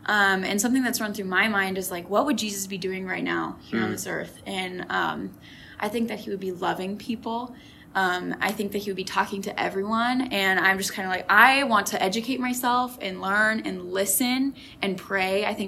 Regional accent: Minnesota, United States; now in Wichita, United States; I am originally from Minnesota. I am a Minnesota native.

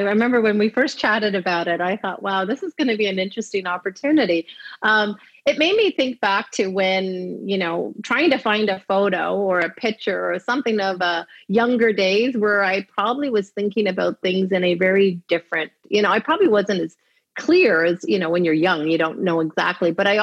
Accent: Montreal, Quebec, Canada; I grew up in Montreal in the West Island

